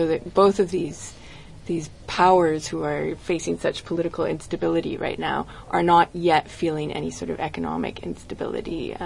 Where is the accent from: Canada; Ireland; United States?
Canada; now in United Kingdom; as a Canadian living in the UK